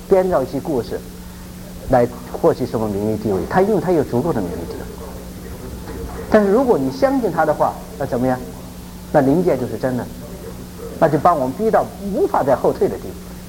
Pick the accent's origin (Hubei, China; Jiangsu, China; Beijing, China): Beijing, China; moved away as an adult; now in United States; 尤其像我是从北京来，那当时中美之间的交往还不是很多